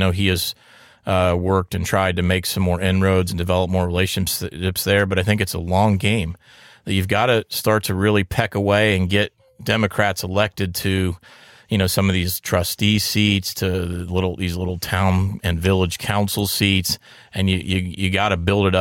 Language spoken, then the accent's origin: English; Ohio, United States; My hometown is in Southeast Ohio